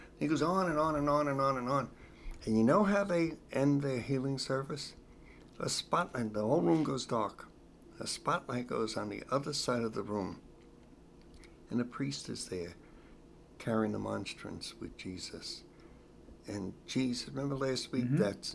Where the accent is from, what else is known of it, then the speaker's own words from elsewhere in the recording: Long Island, New York, United States; I said, Father, I'm from Long Island, the Diocese of Rockville Center.